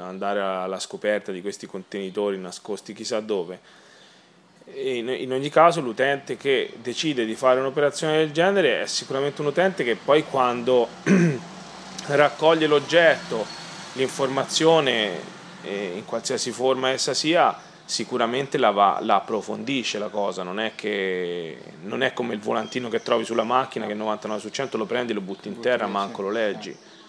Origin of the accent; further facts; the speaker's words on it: Barga, Tuscany, Italy; born there; Io sono nato a Barga, te no, ma io sì, e ci sarò stato migliaia di volte